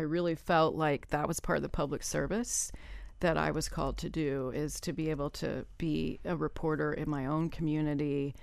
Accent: Iowa, United States; You know, I mean, I had enough snowdrifts in my life growing up in Iowa.

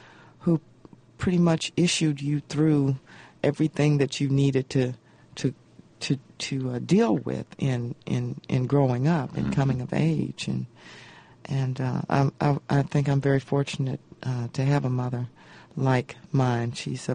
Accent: Mississippi, United States; Growing up in Mississippi, that's just a part of the way we are.

